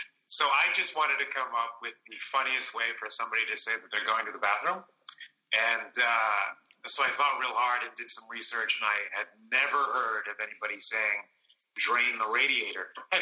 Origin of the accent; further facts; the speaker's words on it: New Bedford, Massachusetts, United States; now in New York City, United States; I am from the Boston area originally, specifically New Bedford.